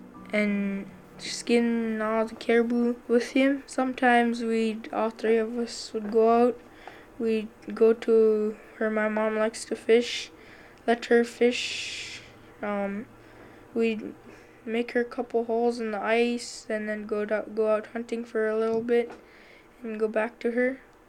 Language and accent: English; Koyuk, Alaska, United States; I'm from Koyuk, and I'm in 7th grade.